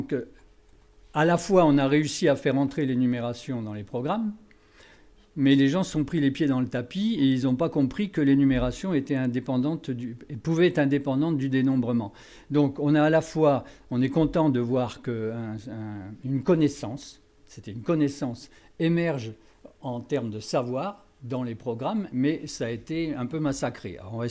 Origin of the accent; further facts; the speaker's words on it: Bordeaux, Nouvelle-Aquitaine, France; Je suis bordelais, donc je date.